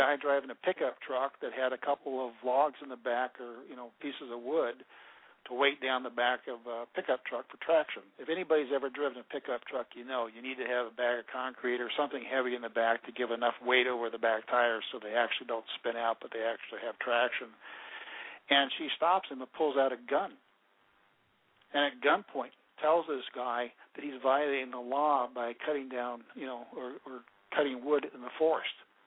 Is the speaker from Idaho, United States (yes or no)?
yes; Idaho, United States; born there; also born or lived in Montana / Wyoming / Oregon / Washington; I was born in Idaho, and although I never really lived there much, I lived mostly in urban areas as my dad was restationed from one place to another as part of the Air Force.